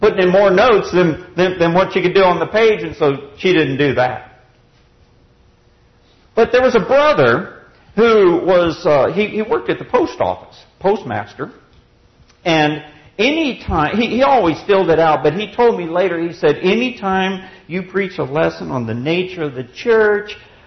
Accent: Texas, United States; Are you from around these parts? No, I'm from Texas.

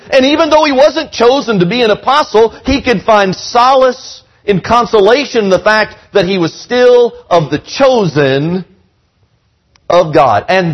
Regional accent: Indiana, United States; I grew up in Indiana, and that's all about basketball.

